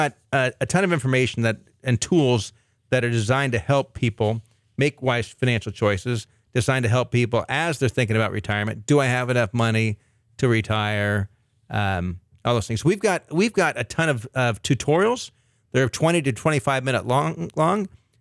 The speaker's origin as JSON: {"language": "English", "town": "Ojai", "region": "California", "country": "United States", "tie": "born there", "said": "I was born in Ventura County, but."}